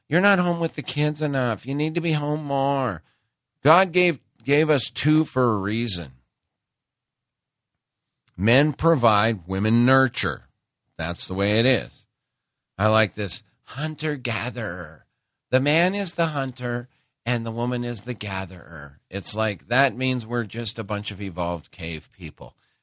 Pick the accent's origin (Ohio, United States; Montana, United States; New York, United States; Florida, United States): Montana, United States; Great Falls; I grew up in Great Falls, Montana. Interesting town. A lot of Indian reservations and also a big Air Force base.